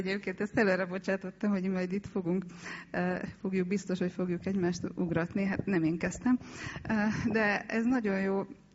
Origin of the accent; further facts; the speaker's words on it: Hungary; also born or lived in Cluj-Napoca, Romania; hogy Kolozsvárt ott hagytuk, elhagytuk, és Magyarországra jöttünk, 87-ben történt, és ott nőttem fel.